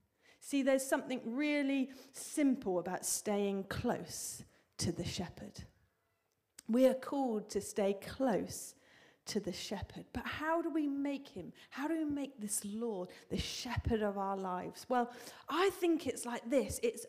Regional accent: South West England, United Kingdom; But I grew up in Cornwall. In the countryside

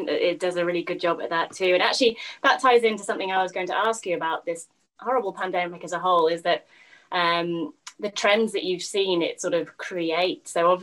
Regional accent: West Virginia, United States; born there; So my accent wouldn't give that away, but I was born in West Virginia, of all places.

